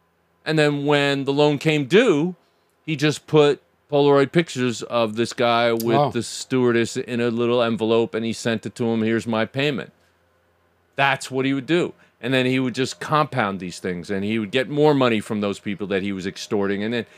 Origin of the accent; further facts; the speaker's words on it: Bronx, New York, United States; Because I'm from the Bronx.